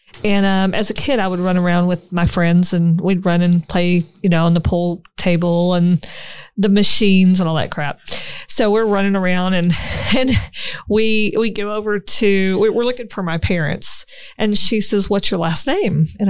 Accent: Houston, Texas, United States; born there; So basically, she tells me that I was born in Houston in 1969.

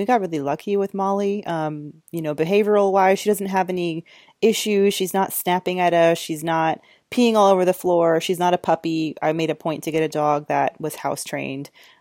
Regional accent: Georgia, United States; I got married there. I'm from Georgia. I love Savannah

